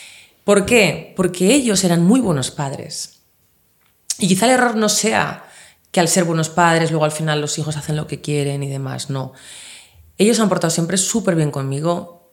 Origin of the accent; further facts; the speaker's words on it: Valladolid, Castile and León, Spain; born there; No, no, nací en Valladolid.